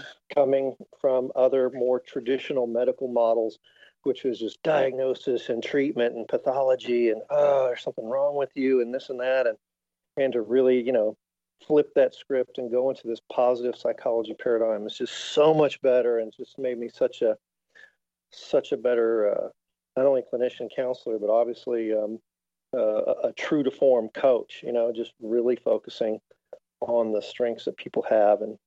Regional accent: Texas, United States; they call it barbecue sauce, but that's such a misnomer, me being a Texan.

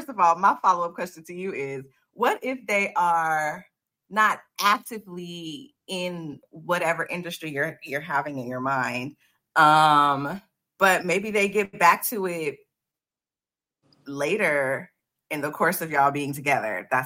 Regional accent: Compton, California, United States; it reminded me of a park that me and my mom used to walk to all the time growing up in Compton.

